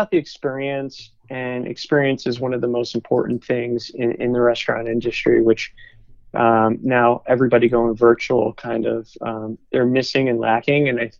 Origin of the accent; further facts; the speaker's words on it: New York, United States; I'm from New York originally.